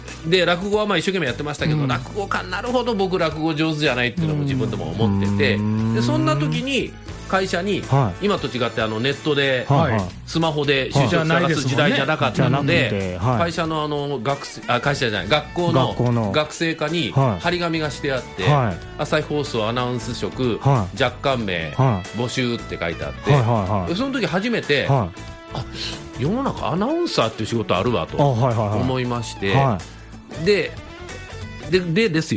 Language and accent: Japanese; Aichi, Japan; moved away as an adult; 愛知県で生まれ育って、はい、18からまあ神戸の大学来たんですけど、